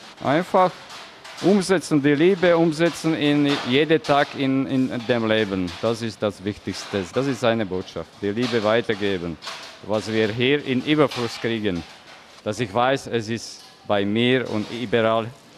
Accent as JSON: {"language": "German", "country": "Slovakia", "also_born_or_lived": "Germany", "moved": "yes", "said": "Ich komme aus der Slowakei, aber ich habe 26 Jahre in Deutschland gearbeitet und gelebt."}